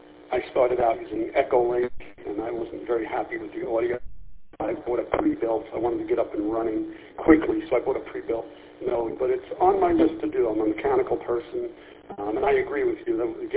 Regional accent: New York, United States; moved away as an adult; now in Virginia, United States; I consider my home state New York. I've been living in Virginia for about a year now, but New York I was born and raised there and lived there for 60 plus years. It'll always be my hometown.

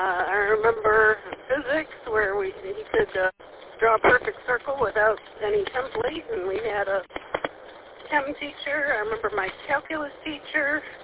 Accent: Michigan, United States; I'm from Southeast Michigan originally, so ended up back down there.

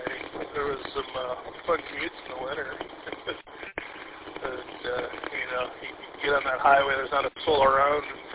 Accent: Warren, Michigan, United States; I grew up in Warren. I grew up in Warren and was down there

